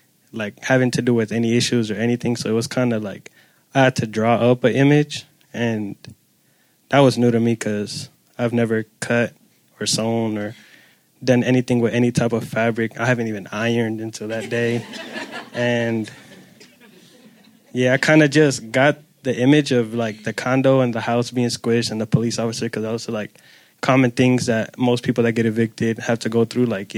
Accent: Oakland, California, United States; because like I'm from Oakland and that's like right now it's almost close to New York, like rivalry in rent.

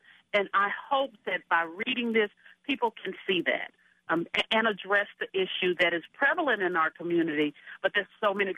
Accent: Arkansas, United States; I'm originally from Arkansas, so I was actually shocked to be nominated

